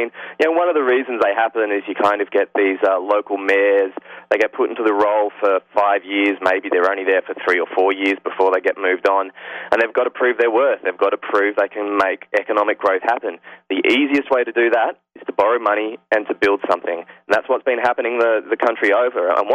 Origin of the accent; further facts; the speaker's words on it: Sydney, New South Wales, Australia; I'm originally from Sydney, Australia.